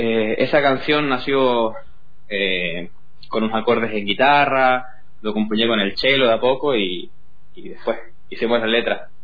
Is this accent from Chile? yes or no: yes; Chile; moved away as an adult; now in Argentina; Sí, soy de Chile, estoy acá viviendo desde el 2020. Me vine para acá a estudiar y justo me agarró la pandemia.